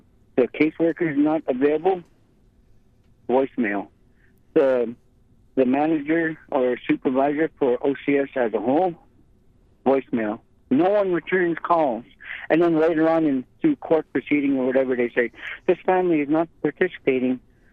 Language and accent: English; Bethel, Alaska, United States; to get it transferred here to the case transferred to Bethel because we're from Bethel.